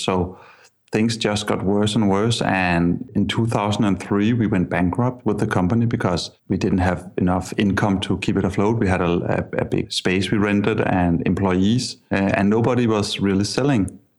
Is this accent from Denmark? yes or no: yes; Denmark; I'm from Denmark.